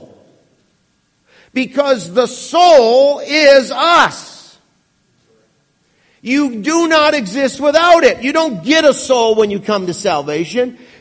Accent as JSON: {"language": "English", "region": "Wisconsin", "country": "United States", "tie": "born or raised there", "said": "And it's interesting because I was raised in Wisconsin"}